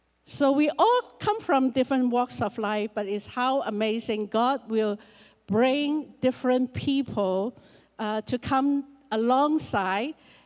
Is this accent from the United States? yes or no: no; Hong Kong; moved away as an adult; now in Vancouver, Canada; God called us to Vancouver exactly 20 years ago. We are originally from Hong Kong. Me and my husband live in Hong Kong